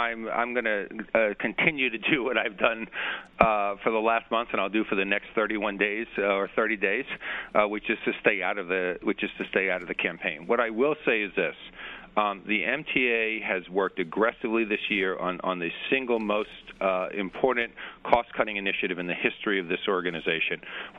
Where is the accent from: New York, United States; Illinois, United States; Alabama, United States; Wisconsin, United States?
New York, United States; Rockaway; I probably should point out here that I grew up in the Rockaways.